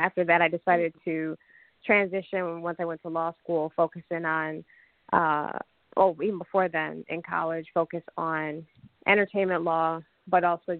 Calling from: Atlanta, Georgia, United States; Actually, this is, in fact … calling in from the Atlanta area.

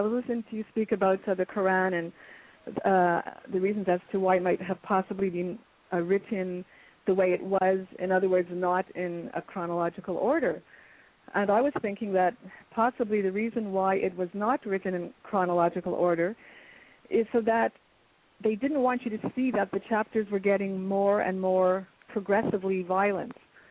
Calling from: Montreal, Quebec, Canada; Oh, okay. Hi. I'm calling from Montreal.

